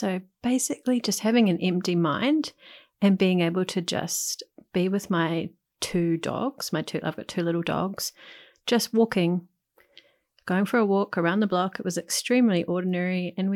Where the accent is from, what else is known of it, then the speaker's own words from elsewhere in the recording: New Zealand; now in Australia; is I'm a New Zealander. I'm fairly new to living in Australia.